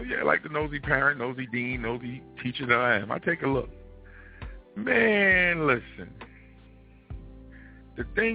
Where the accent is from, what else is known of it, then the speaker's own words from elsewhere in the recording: Queens, New York, United States; I come from South Jamaica, Queens. I was born in 40 Projects.